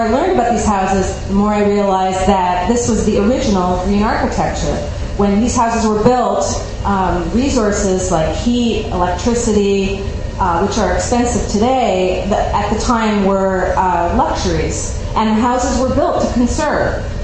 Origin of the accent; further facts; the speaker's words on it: Montreal, Quebec, Canada; moved away as an adult; I grew up in Montreal, and like a lot of young professionals trying to get into publishing, I moved to New York.